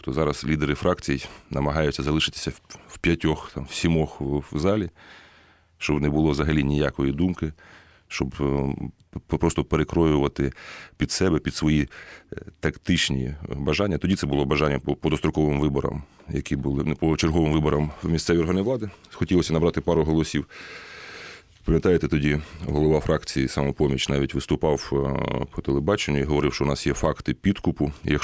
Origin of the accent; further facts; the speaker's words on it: Dnipro, Dnipropetrovsk Oblast, Ukraine; Моєму рідному Дніпропетровську опозиційний блок 47% от на сьогодні.